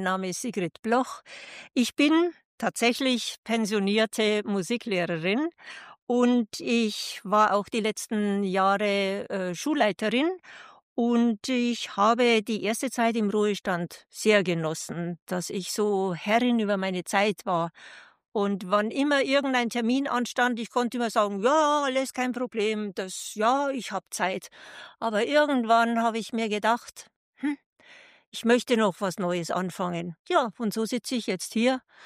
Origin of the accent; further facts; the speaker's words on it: Amberg, Bavaria, Germany; in meiner Heimatstadt Amberg und in Weiden, wo ich Schulleiterin auch war